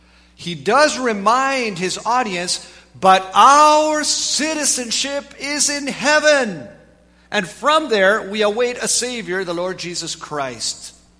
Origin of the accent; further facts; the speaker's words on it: Grand Rapids, Michigan, United States; born there; The fact that I was born in Grand Rapids, Michigan, makes me a U.S. citizen.